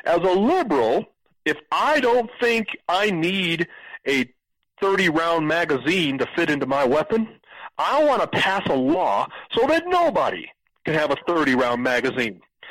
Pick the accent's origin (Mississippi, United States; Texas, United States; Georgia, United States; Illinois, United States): Illinois, United States; Chicago; Chicago, my hometown, has a 50-person city council, 49 Democrats